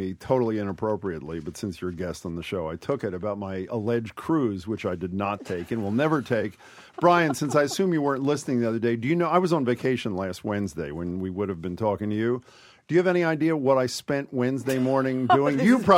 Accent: Boston, Massachusetts, United States; when I was signing the book and said I was from Boston

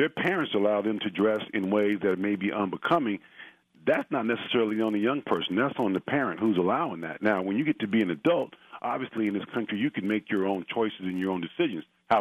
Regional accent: Oakland, California, United States; You know, I'm from Oakland, California. I grew up an Oakland Raider fan. You know, and when I, you know, as a child, so I went to elementary, high school, and all that stuff here in the Bay Area.

